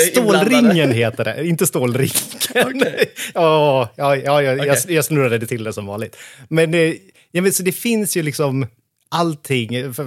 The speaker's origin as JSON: {"language": "Swedish", "town": "Hofors", "region": "Gävleborg County", "country": "Sweden", "tie": "born or raised there", "moved": "as an adult", "said": "Ja, men jag är född och uppvuxen i Hofors. Jag bodde där tills jag var 19."}